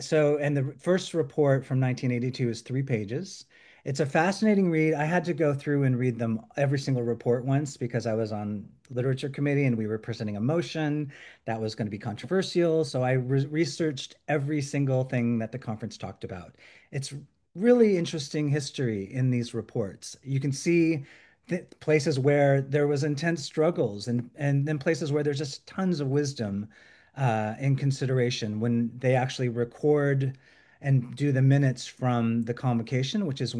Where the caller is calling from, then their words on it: France; I'm calling from France.